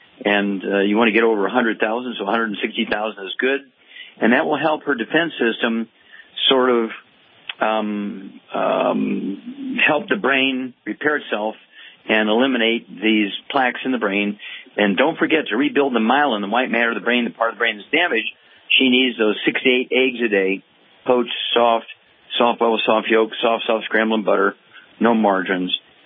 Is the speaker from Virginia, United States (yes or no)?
no; Missouri, United States; Let's go out to the Midwest, to my home state, Missouri.